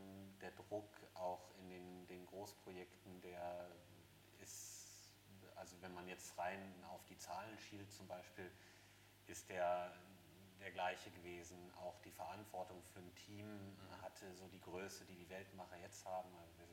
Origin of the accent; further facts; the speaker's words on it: Cologne, North Rhine-Westphalia, Germany; Und da sage ich als Kölner, was mir im Herzen wehtut, weil ich jeden Tag pendel.